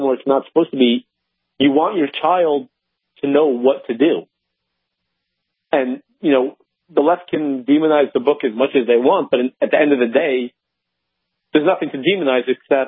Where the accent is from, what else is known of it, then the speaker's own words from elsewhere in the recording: Los Angeles, California, United States; I grew up in Los Angeles in a very apolitical family